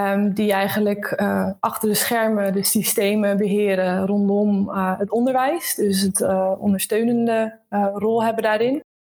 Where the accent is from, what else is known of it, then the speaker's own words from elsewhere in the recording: Rotterdam, South Holland, Netherlands; 31 jaar. Ik kom van oorsprong uit de Randstad, uit de buurt van Rotterdam. En ben 7 jaar geleden richting het Brabant vertrokken, wat mij uitstekend bevalt.